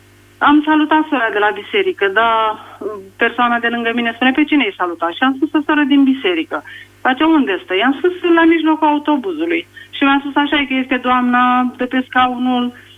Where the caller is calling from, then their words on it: Buzău, Buzău County, Romania; din Buzău